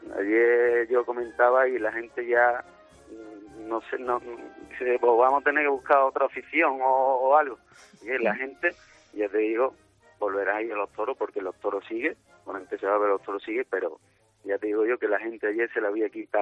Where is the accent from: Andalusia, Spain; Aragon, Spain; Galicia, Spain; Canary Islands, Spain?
Andalusia, Spain; La Puebla del Río; now in Madrid, Spain; Yo aquí en Madrid, ¿tú de dónde eres? De la Puebla. ¿De la Puebla dónde? Yo, sí, del pueblo de Morante.